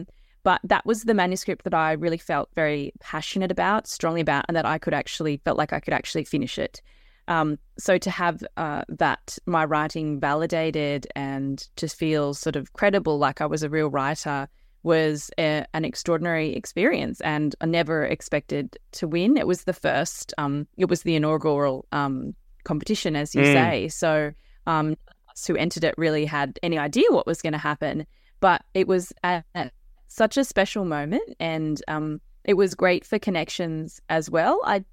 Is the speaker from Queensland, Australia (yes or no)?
no; Sydney, New South Wales, Australia; growing up in the Shire in Sydney